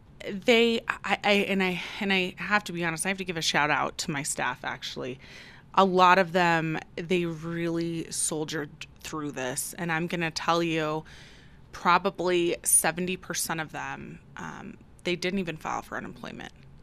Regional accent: Aurora, Colorado, United States; Aurora is my hometown. I was born and raised and went all 4 years at Overland High School.

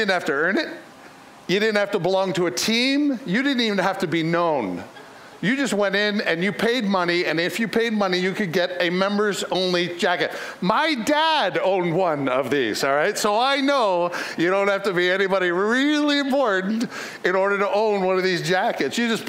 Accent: Canada; I am a legal alien. Did you know that? I'm from Canada. I am Canadian in my citizenship. I am a legal alien.

